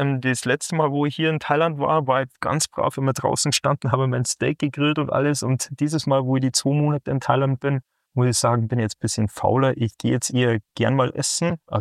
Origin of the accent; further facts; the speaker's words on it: Bavaria, Germany; also gebürtig Berchtesgadener Land aufgewachsen, direkt im Süden von Deutschland. Wunderschön, 34 Jahre alt, 1990 geboren.